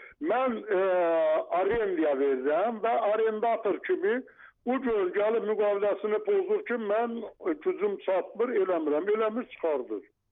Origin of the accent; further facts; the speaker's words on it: Nakhchivan, Azerbaijan; mən biraz yerli tərəsləyəm, Naxçıvanlıyam, Naxçıvanlıları çox istəyirəm